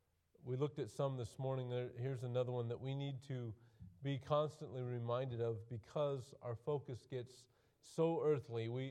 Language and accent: English; Wyoming, United States; Growing up in Wyoming, I saw that all over the place.